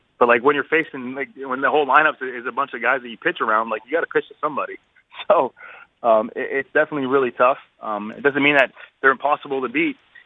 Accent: Canada; You know, I'm Canadian. I get to play in my backyard

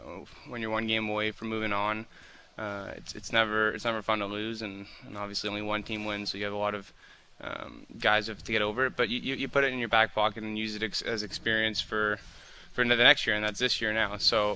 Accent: Toronto, Ontario, Canada; we all grew up, I'm from Toronto, so all my friends grew up huge Leafs fans, as did

